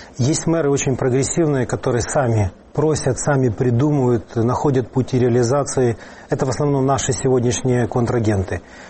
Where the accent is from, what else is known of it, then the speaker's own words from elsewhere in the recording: Kyiv, Ukraine; Но я родился и вырос в Киеве.